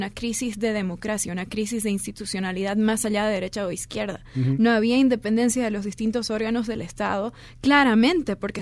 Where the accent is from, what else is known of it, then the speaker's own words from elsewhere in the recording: Bolivia; si verdaderamente hay un interés por la gente boliviana, por lo que está pasando en mi país